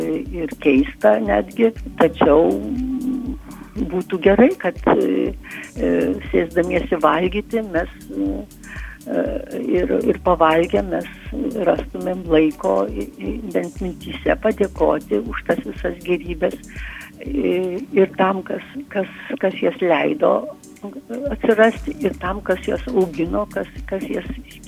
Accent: Dzūkija, Lithuania; Aš esu dzūkė, dzūkijoje tuo metu labai daug buvo baravykų

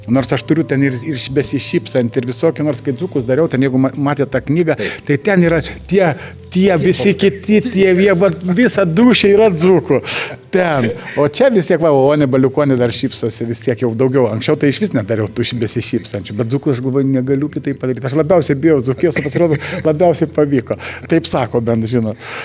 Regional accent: Klaipėda, Klaipėda County, Lithuania; Taip, aš žemaitis esu.

